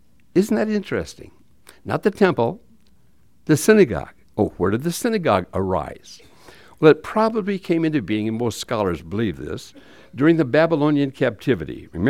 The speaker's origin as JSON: {"language": "English", "town": "Hinckley", "region": "Minnesota", "country": "United States", "tie": "born or raised there", "said": "Remember, I grew up in Hinckley, Minnesota, where the men are men and pansies are flowers and the women are slightly above average. That's where I grew up in Hinckley."}